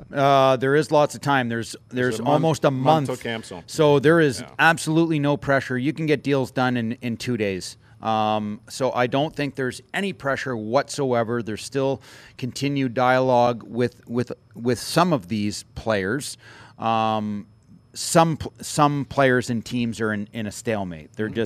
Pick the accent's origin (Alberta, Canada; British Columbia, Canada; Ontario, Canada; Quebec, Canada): Quebec, Canada; Montreal; Guys that I come back, because I came from Montreal.